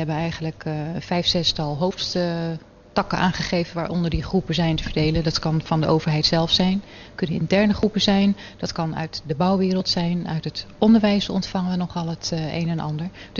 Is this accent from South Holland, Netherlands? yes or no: yes; South Holland, Netherlands; Ik ben wel uit de Rotterdamse omgeving, maar ik woon niet direct aan het spoor.